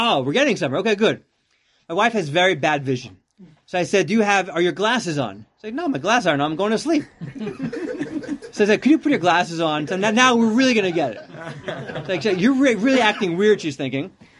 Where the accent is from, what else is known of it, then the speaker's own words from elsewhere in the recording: Teaneck, New Jersey, United States; Now, I grew up in Teaneck here.